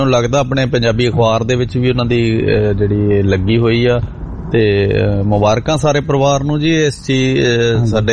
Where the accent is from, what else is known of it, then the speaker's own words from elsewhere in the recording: Punjab, India; ਮੇਹਰ ਮਿੱਤਲ ਸਾਡੇ ਜ਼ਿਲ੍ਹੇ ਨੂੰ ਬਿਲੋਂਗ ਕਰਦੇ ਸਨ ਜੀ, ਬਠਿੰਡਾ ਜ਼ਿਲ੍ਹੇ ਨੂੰ